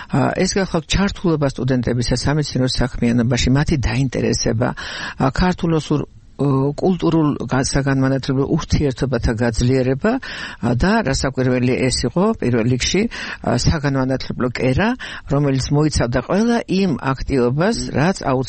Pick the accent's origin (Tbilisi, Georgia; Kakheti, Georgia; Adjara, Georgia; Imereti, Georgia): Kakheti, Georgia; also born or lived in Znauri; მე მარტალია კახეთში დავიბადე მაგრამ თითქმის სანახერო თავარ კახეთსა და ზნაურის რაიონში გაზრდილი იმიტომ რომ სკოლაში კახეთში სწავლობდი ზნაურში სწავლობდი